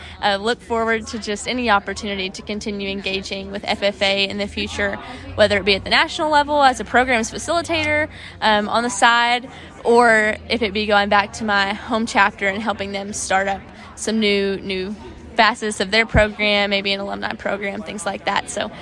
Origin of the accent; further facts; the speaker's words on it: Kentucky, United States; and I come from Kentucky, which is a pretty large size of a state association in the country